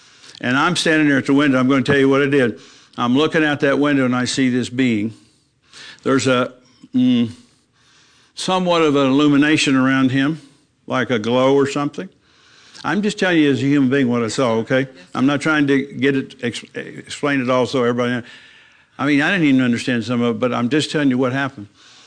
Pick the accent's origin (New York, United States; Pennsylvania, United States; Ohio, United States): Ohio, United States; Fairborn; So she took me to Barney's Children's Hospital in Dayton, Ohio, which is about 10 miles from where I grew up in Fairborn, Ohio.